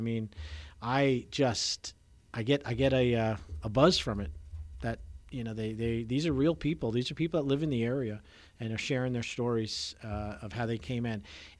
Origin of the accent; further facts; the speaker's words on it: New York, United States; I mean, I'm from New York, Long Island. I'm out on the island where it's cleaner air than in the city.